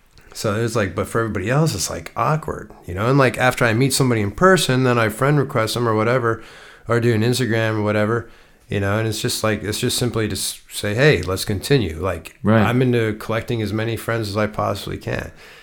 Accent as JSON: {"language": "English", "region": "Ohio", "country": "United States", "said": "I'm like, nah, man, I'm from Ohio, dude."}